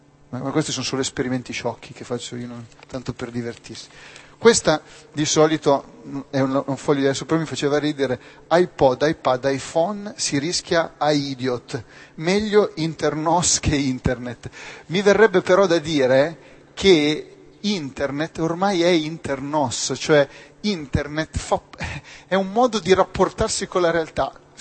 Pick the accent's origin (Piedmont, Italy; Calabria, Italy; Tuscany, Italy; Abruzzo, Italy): Piedmont, Italy; Valdengo; now in Rome, Italy; vi dico cosa farei se fossi a Valdengo, il mio paesino.